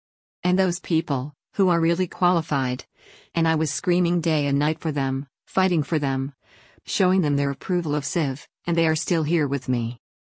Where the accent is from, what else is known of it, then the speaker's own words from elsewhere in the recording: United States; And I'm an American. I'm a former interpreter.